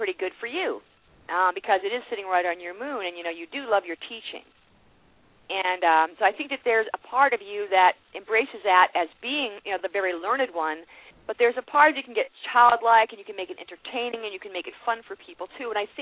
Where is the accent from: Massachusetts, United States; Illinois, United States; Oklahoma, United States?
Massachusetts, United States; Worcester; now in Boston, United States; Oh, in Boston. Oh, my old stomping grounds. I'm from Worcester, actually.